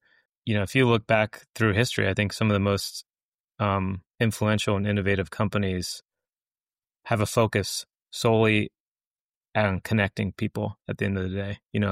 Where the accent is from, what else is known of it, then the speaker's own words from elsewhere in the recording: Atlanta, Georgia, United States; I grew up outside of the Atlanta region, so I'm be more than happy to go down to your neck of the woods.